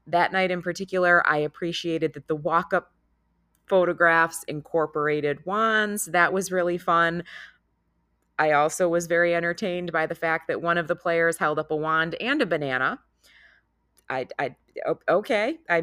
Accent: Oswego, New York, United States; my hometown community up in Oswego

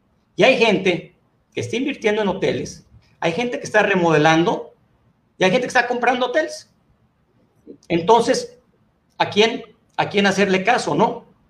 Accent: Yucatán, Mexico; hasta te digo orgullosamente como empresario yucateco

